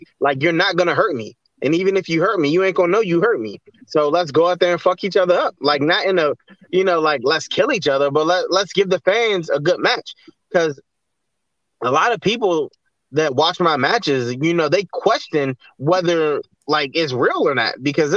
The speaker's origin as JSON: {"language": "English", "town": "Washington", "region": "District of Columbia", "country": "United States", "said": "Well, I'm from D.C. I'm from Southeast D.C."}